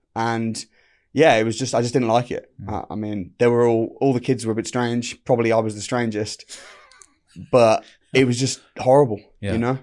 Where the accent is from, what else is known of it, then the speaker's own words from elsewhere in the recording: Warsaw, Masovian Voivodeship, Poland; Well, I grew up in Warsaw, which probably didn't help me, because then when I got into the business world and all the etiquette, I didn't understand the etiquette at all.